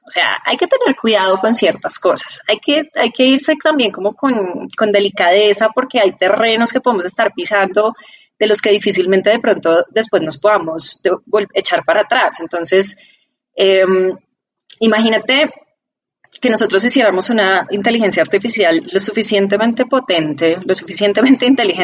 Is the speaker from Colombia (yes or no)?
yes; Colombia; influenciados porque somos colombianos, porque soy una mujer colombiana de tantos años